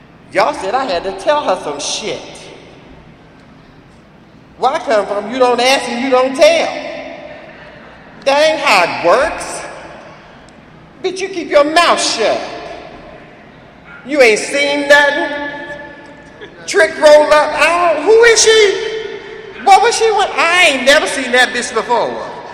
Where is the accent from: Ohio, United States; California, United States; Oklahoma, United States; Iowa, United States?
Ohio, United States; And I said, this motherfucker don't know me. I'm from Ohio.